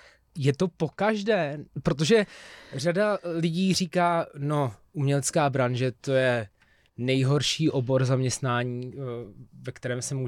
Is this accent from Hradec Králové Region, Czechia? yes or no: yes; Dvůr Králové nad Labem, Hradec Králové Region, Czechia; born there; jezdíš často do mého rodného města.